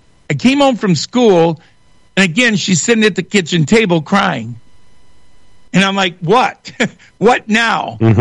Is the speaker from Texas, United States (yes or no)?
no; Shelby Township, Michigan, United States; we were your typical 1966 family growing up in America. And I said, Dad's gone. He's not going to go to work. He had just bought this beautiful three-bedroom home for us in Shelby Township a year ago in 1965.